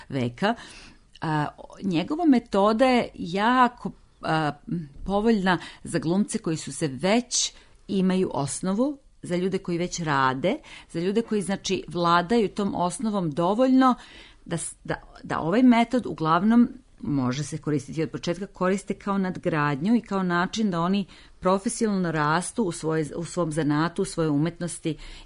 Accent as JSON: {"language": "Serbian", "region": "Belgrade", "country": "Serbia", "moved": "yes"}